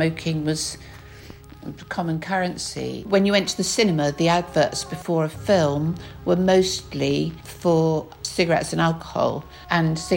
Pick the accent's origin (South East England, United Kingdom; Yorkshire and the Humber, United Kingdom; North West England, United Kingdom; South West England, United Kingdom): South West England, United Kingdom; Bristol; and I grew up in Bristol.